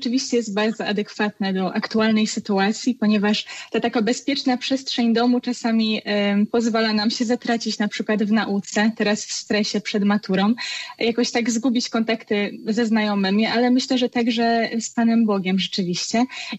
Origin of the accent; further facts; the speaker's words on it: Zielona Góra, Lubusz Voivodeship, Poland; Ja tak samo jak Tamara jestem z Zielonej Góry